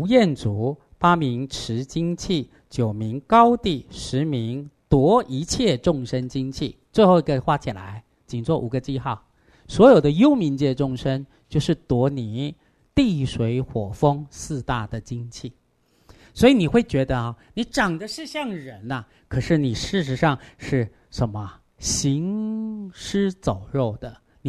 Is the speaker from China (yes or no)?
no; Taiwan; 我们台湾人弘法华经只会做法会啊